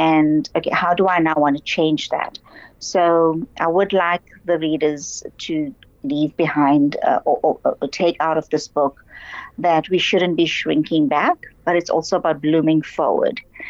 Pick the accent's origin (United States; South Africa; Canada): South Africa; born there; also born or lived in India; I'm South African born, but I've done quite a lot of work in India as well.